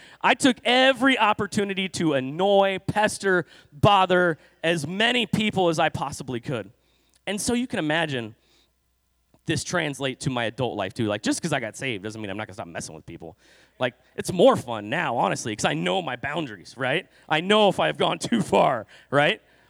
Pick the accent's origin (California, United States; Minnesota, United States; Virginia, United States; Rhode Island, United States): California, United States; now in Iowa, United States; and I wasn't born in Iowa, okay? In fact, I wasn't even raised in the Midwest. I grew up in California.